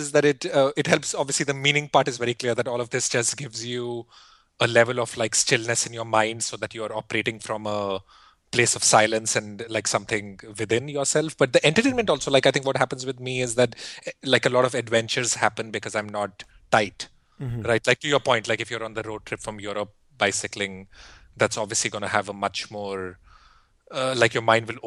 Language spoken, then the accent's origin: English; northern India, India; also born or lived in Delhi; I grew up in Northern India, up in the Himalayas for a good part of my childhood